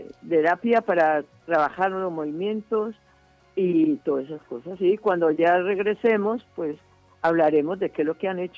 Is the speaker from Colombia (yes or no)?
yes; Colombia; born there; Yo nací en Colombia, padres catalanes